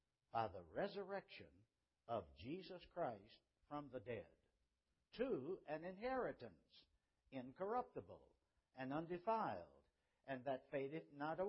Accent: Richmond, Virginia, United States; I got a call from a family in Richmond, my hometown, about a brother whose funeral I was supposed to preach.

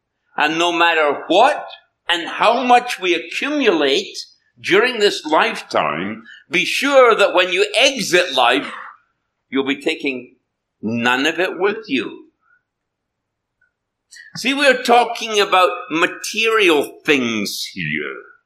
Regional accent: United Kingdom; I know when I grew up in Britain, many families didn't have one car

